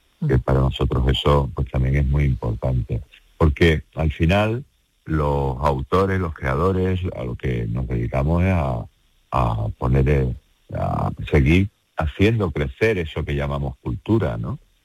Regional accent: Seville, Andalusia, Spain; yo no sé si tú sabes que yo soy sevillano.

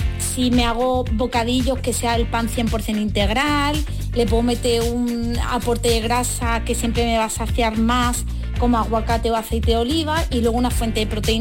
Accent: Málaga, Andalusia, Spain; Yo soy muy malagueña, pero es verdad.

